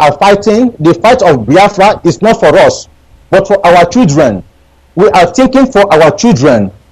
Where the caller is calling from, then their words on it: Pakistan; I am calling from Pakistan.